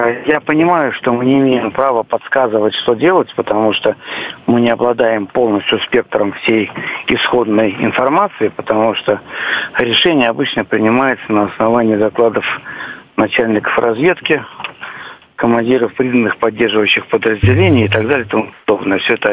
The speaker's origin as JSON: {"language": "Russian", "region": "Saint Petersburg", "country": "Russia", "said": "я из Питера."}